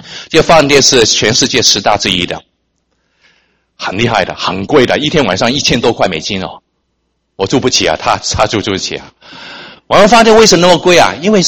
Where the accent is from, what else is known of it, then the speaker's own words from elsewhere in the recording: Hong Kong; 我是香港来的，所以讲多一些香港的故事你听。